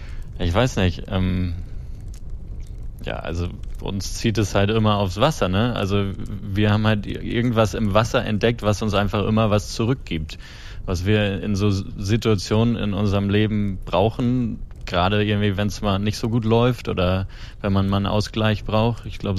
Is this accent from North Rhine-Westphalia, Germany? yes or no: no; Kiel, Schleswig-Holstein, Germany; Aber ich komme ja aus dem Norden, aus Kiel. Mhm. Da bin ich groß geworden